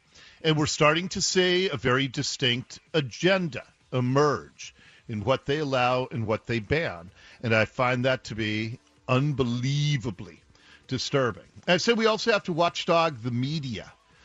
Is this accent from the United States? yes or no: yes; Seattle, Washington, United States; I was born a boy at Ballard Hospital. I grew up a boy in Ballard.